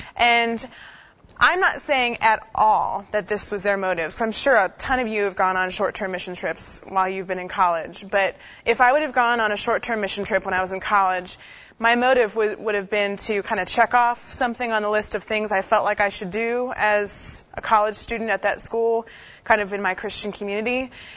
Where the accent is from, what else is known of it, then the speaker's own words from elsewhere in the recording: Ohio, United States; I was born and raised in Ohio, and I was not raised in a Southern Baptist church.